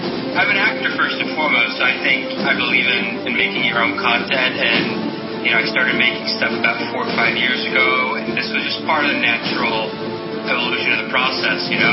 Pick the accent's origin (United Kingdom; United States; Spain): Spain; I grew up in Spain.